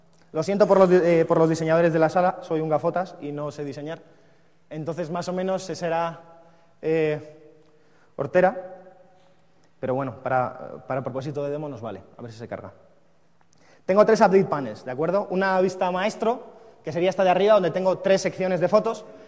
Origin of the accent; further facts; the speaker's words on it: Bilbao, Basque Country, Spain; También comenté que yo soy de Bilbao, entonces a mí me gusta picar el código.